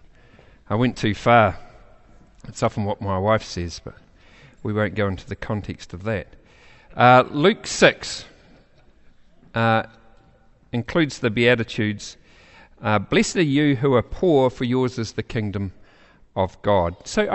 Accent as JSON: {"language": "English", "town": "Ashburton", "region": "Canterbury", "country": "New Zealand", "tie": "born or raised there", "also_born_or_lived": "Christchurch", "said": "So I am a born in Christchurch. Don't ask me which school I went to. I refuse to answer. But I actually grew up in Ashburton and went to the mighty Ashburton College."}